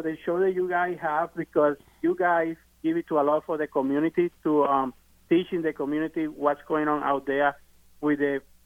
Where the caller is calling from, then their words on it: Orlando, Florida, United States; From Orlando.